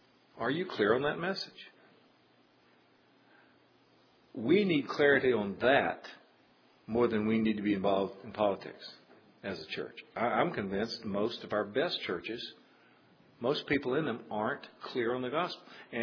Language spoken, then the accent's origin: English; Osceola, United States; now in Chicago, United States; I clearly remember growing up in Osceola